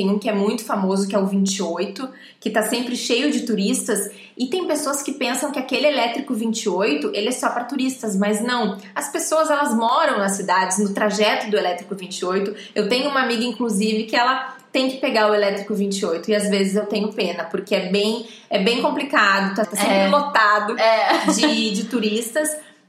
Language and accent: Portuguese; Brazil; Até porque é difícil esconder, né? A gente é brasileira.